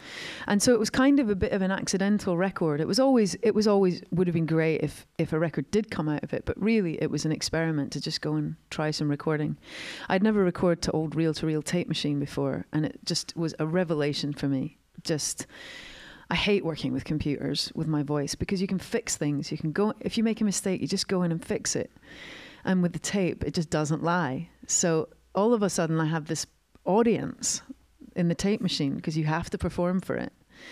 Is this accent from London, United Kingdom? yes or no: yes; London, United Kingdom; And it's funny being a Londoner, because it's so fast-paced.